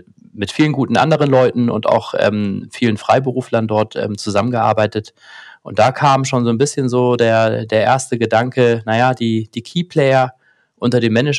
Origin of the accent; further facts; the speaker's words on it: Hamburg, Germany; born there; Ja, also wie gesagt, ich bin gebürtiger Hamburger.